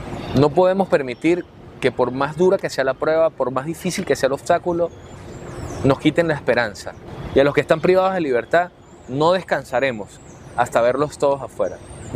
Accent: Táchira, Venezuela; En mi caso, que soy del Táchira, tenía a mi familia a 900 kilómetros

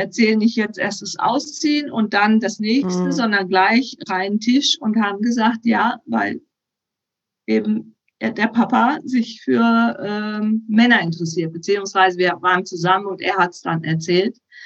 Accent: North Rhine-Westphalia, Germany; Der kam aus meiner Heimatstadt, aus der Nähe meiner Heimatstadt, aus Bünde.

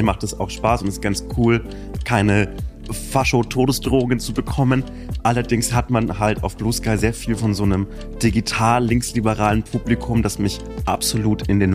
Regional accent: Bavaria, Germany; Zwischen Bamberg und Nürnberg in der fränkischen Schweiz.

